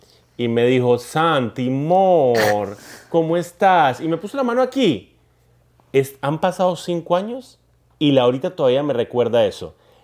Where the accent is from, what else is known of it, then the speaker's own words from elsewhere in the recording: Colombia; Y por el hecho de yo ser colombiano, soy una persona confianzuda.